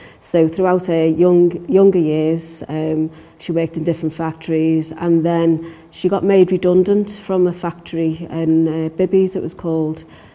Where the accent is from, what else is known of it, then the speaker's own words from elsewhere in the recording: Liverpool, North West England, United Kingdom; born there; I was born in Liverpool, Toctuth, and I was born in the Lodge Lane area, but actually I was born in hospital, so I was born in Smithdown Road Hospital.